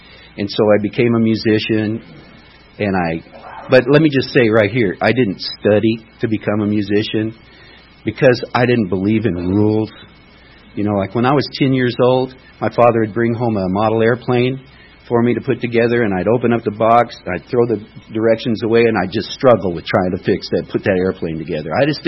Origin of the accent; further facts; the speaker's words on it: Denver, Colorado, United States; born there; I was born in Denver, Colorado on Easter Sunday a long time ago.